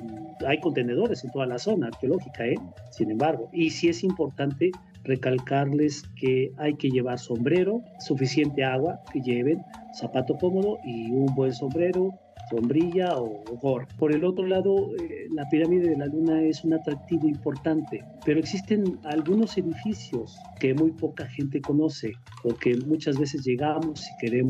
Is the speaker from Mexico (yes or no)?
yes; Mexico; los únicos que cuidamos esto somos los mexicanos.